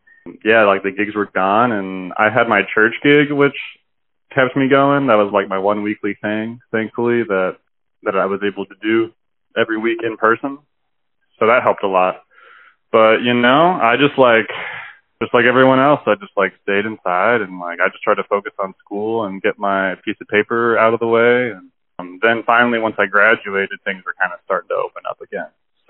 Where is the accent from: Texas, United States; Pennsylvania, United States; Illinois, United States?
Illinois, United States; Canton; also born or lived in Bloomington, Illinois; So I was born in Bloomington, Illinois. I grew up in central Illinois in a little town called Canton, which is basically just a cornfield.